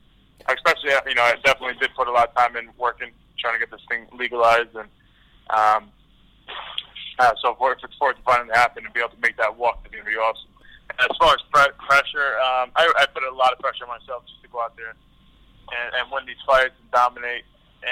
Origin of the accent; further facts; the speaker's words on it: New York, United States; obviously just being from New York, born and raised, and never being able to fight in my home state.